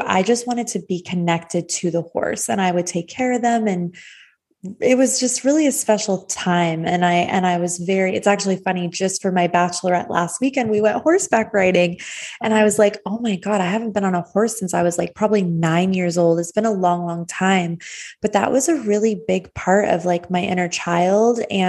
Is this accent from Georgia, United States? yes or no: no; Arizona, United States; moved away as an adult; now in Los Angeles, United States; I'm from Arizona, born and raised. I lived there till I was 18 years old.